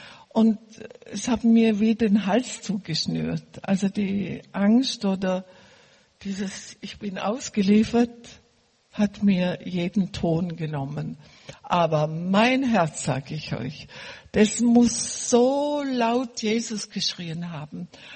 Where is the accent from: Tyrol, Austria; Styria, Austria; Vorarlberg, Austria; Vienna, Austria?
Vorarlberg, Austria; Bregenz; born there; Ich war in Bregenz, also ich bin in Bregenz geboren am Bodensee